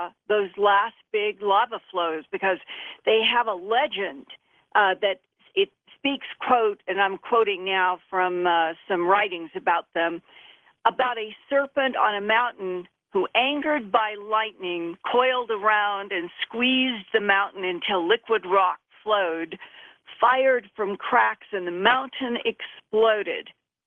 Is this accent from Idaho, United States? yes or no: yes; Idaho, United States; Well, you know, I grew up in Idaho